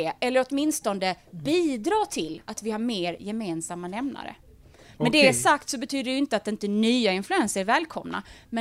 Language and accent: Swedish; Sweden; born there; Och jag är själv född i Sverige och jag har svenska mor- och farföräldrar